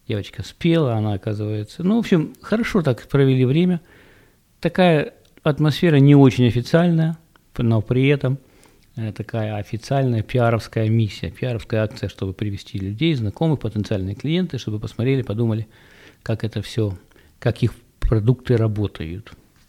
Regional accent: United States; Ну, и я, конечно … из Америки.

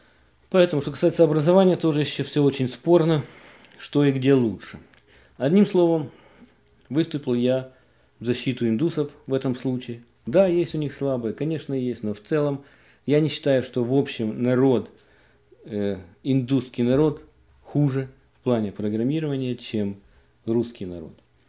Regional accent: Ukraine; moved away; Я не был в Киеве, я вообще с Украины, не был в Киеве 16 лет.

